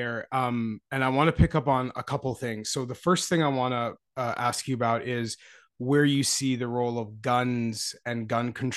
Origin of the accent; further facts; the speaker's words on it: Toronto, Ontario, Canada; Toronto, my hometown, is the same population size as Chicago.